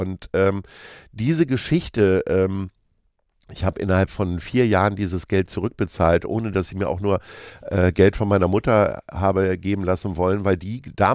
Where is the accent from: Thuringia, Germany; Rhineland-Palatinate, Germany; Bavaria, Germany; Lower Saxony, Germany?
Lower Saxony, Germany; Stadthagen; wenn ich sage, ich komme aus Stadthagen